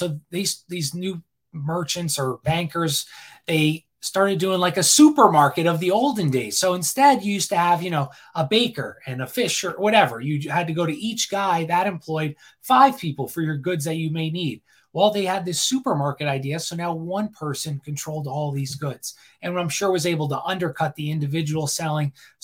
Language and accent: English; England, United Kingdom; I'm English.